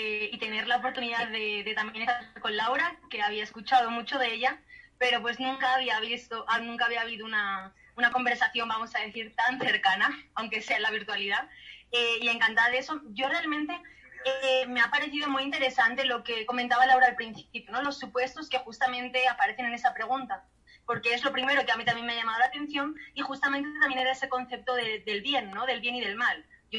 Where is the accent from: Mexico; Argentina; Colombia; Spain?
Spain; born there; yo pues soy nacida en España